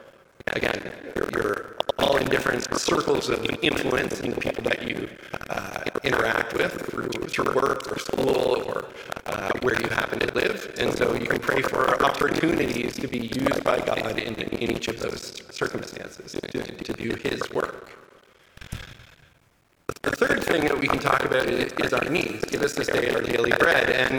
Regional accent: Kitchener, Ontario, Canada; You know, we're from Kitchener.

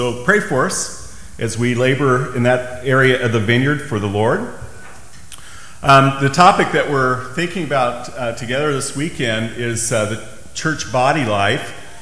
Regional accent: Ottawa, Kansas, United States; I'm from Ottawa, Kansas.

